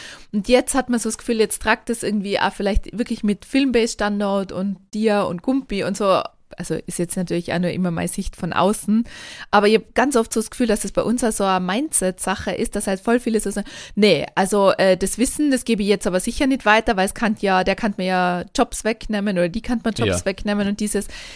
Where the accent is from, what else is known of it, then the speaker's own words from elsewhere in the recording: Tyrol, Austria; wenn man dann als Tiroler kommt